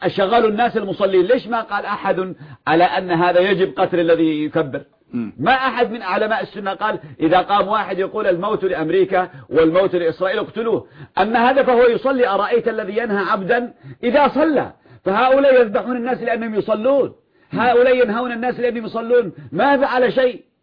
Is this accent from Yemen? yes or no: yes; Yemen; أصبحت نكتة عندنا في اليمن